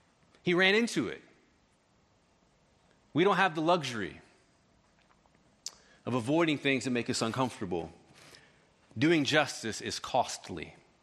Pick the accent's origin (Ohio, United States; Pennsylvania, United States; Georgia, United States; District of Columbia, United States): Georgia, United States; Marietta; I'm a white guy growing up in Marietta. I grew up in a predominantly African American neighborhood